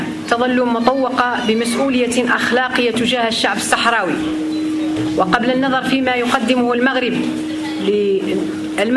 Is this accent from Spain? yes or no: no; Western Sahara; mi gratitud y la de mi pueblo, el pueblo saharaui que ha soñado con la libertad